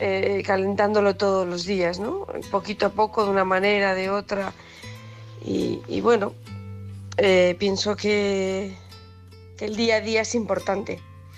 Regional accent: Huesca, Aragon, Spain; de Huesca.

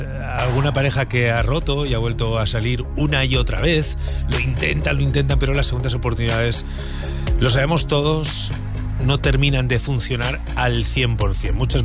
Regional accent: Castile and León, Spain; Yo soy castellano-leonés, yo debería decirlo bien.

